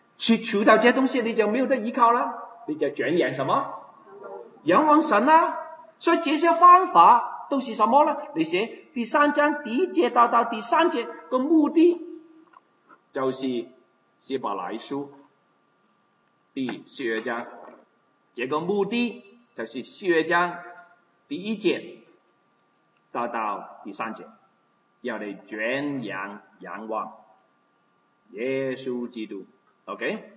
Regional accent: China; 我们中国穷啊。我都没有听过说我们中国人穷

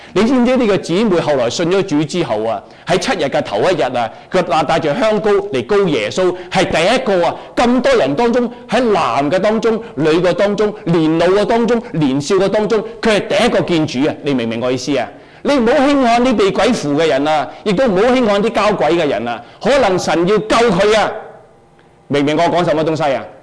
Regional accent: China; 我系中国人

